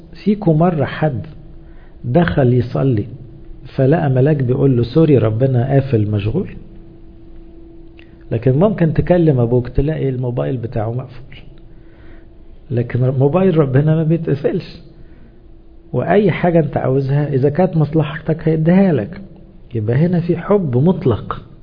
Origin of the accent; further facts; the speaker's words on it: Egypt; عندنا في مصر لما عيل في الحضانه او في ابتدائي يعمل عمله يستدعوا ابوه،